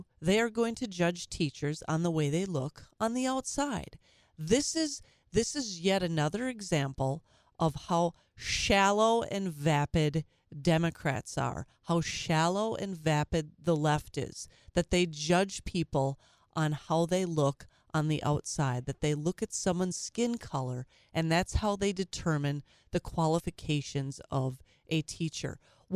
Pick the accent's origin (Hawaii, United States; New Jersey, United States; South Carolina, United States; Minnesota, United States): Minnesota, United States; I talked yesterday about the Minneapolis Public Schools, my home state of Minnesota. I did not attend Minneapolis Public Schools. I actually attended private schools on the St. Paul side of the Mississippi River.